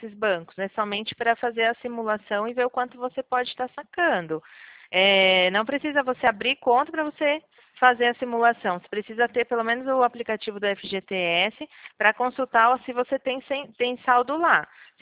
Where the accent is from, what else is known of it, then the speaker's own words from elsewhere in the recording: São Paulo, Brazil; Eu sou do interior de São Paulo